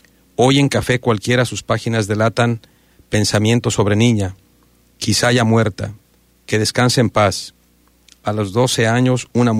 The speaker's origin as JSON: {"language": "Spanish", "town": "Atenguillo", "region": "Jalisco", "country": "Mexico", "tie": "born there", "said": "Yo nací en Atenguillo"}